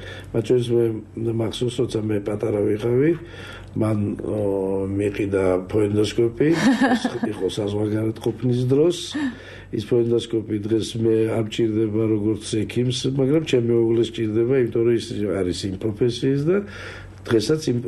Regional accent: Tbilisi, Georgia; დავიბადე და ცხოვრობდი სოლოვაკში, დავითაშვილის ქუჩაზე, უბრალოდ მივდებარე ქუჩაზე, კოჯრის ქუჩაზე.

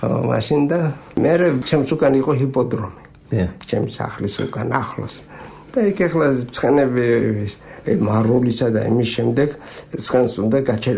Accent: Norio, Samegrelo-Zemo Svaneti, Georgia; სოფელში მე სადაც დავიბადე ეს არის აბაშის რაიონის სოფელი ნორიო. სკოლაში რო წავედი, სკოლა იყო 4-5 კილომეტრზე ფეხით უნდა

